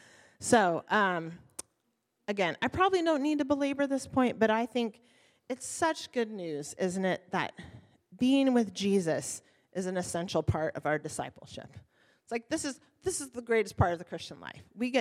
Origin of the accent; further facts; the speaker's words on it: Oregon, United States; I grew up in mountains in Oregon.